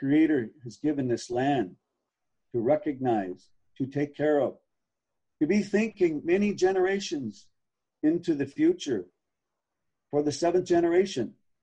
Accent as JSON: {"language": "English", "region": "Oregon", "country": "United States", "tie": "born or raised there", "said": "You know, I grew up in Columbia Villa when I was a kid. I lived on Savis Island. I was poor"}